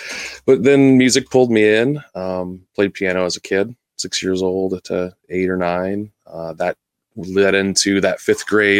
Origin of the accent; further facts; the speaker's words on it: Illinois, United States; All the typical kind of Midwest things, sports, roller skating rink on Friday night, chasing the girls.